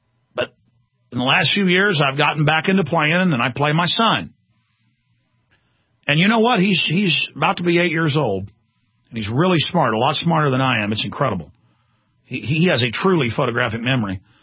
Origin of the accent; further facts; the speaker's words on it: United States; As an American, I speak out against it and get criticized for it.